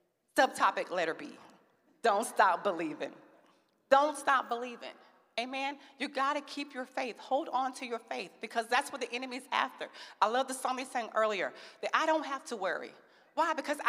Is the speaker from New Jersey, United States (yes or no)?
no; Georgia, United States; accent: Southern; Somebody from the South. I'm proud to be from Georgia, okay? My accent is still there. I try to change it. It won't go nowhere, right?